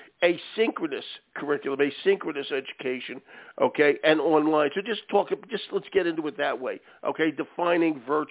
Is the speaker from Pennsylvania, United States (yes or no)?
yes; Philadelphia, Pennsylvania, United States; and a fellow Philadelphian. Okay, though she's from the Northeast, I'm from West Philly.